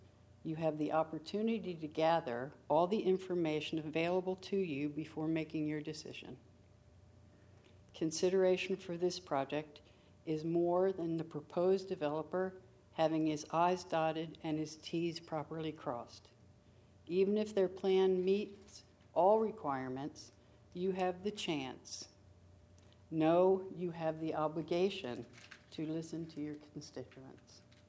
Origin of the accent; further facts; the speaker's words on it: Rehoboth Beach, Delaware, United States; I grew up in Rehoboth Beach, like Councilman Cole. My family left our beach house in 1986.